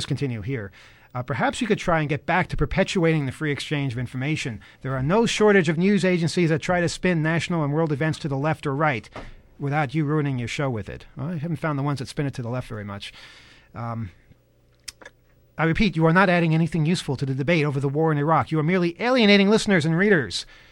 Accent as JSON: {"language": "English", "town": "Texarkana", "region": "Texas", "country": "United States", "said": "I am from Texarkana, Texas. That's a cool place. It's right by Texas and Arkansas."}